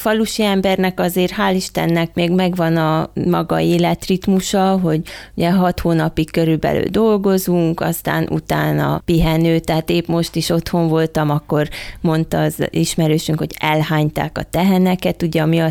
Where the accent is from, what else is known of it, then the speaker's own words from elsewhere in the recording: Székely Land, Romania; sikerült már elvinni Székelyföldre, a szülőföldemre is